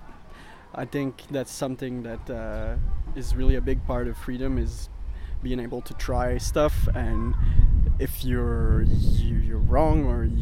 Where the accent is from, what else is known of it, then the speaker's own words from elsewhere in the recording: Montreal, Quebec, Canada; now in United States; I'm from Canada, Montreal. So, yeah, I just got here a month ago, approximately.